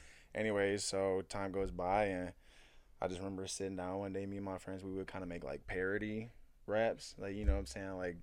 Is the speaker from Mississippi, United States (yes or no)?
no; Saginaw, Michigan, United States; also born or lived in Midland; I'm from Michigan, like we said. Saginaw, fucking was young. I've been kind of back and forth between Saginaw, Midland.